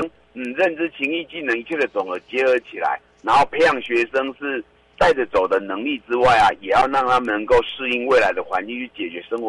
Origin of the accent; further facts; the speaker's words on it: Taiwan; 等于是我们台湾人的日常啊，